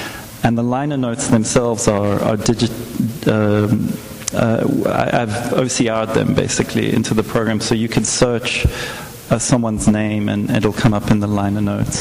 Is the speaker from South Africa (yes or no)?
yes; South Africa; I'm South African, and so it seemed like an appropriate thing to do.